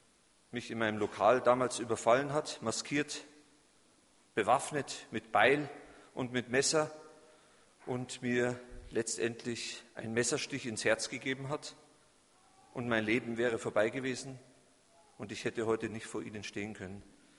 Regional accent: Bavaria, Germany; ich komme aus Bayern, das hört man, aus dem tiefsten Süden

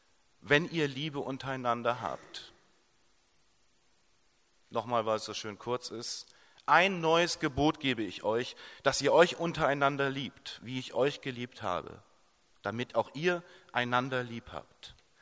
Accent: Verden an der Aller, Lower Saxony, Germany; es war ein Pferden an der Aller, da ist meine Heimat.

